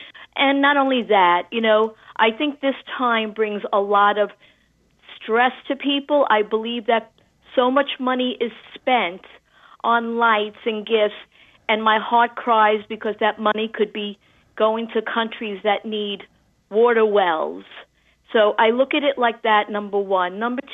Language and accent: English; Brooklyn, New York, United States; moved away as an adult; I'm from Brooklyn, New York.